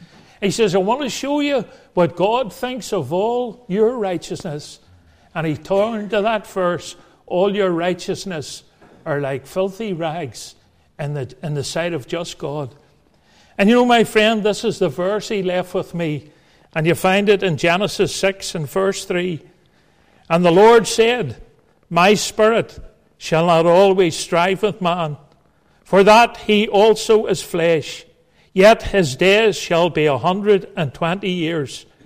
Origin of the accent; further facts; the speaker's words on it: Belfast, Northern Ireland, United Kingdom; I'm a townie. I was brought up in Belfast in a place called Donegal Pass.